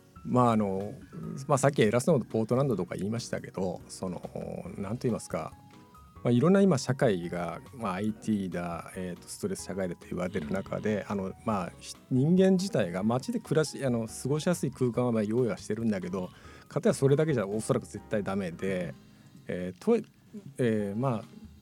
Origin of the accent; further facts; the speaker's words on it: Kawaminami, Miyazaki, Japan; あの宮崎県の山間部ですね。